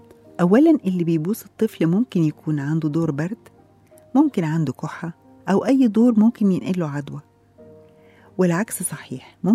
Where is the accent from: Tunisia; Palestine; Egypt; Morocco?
Egypt; احنا بطبيعتنا كمصريين عندنا العاطفة والمشاعر تجاه أطفالنا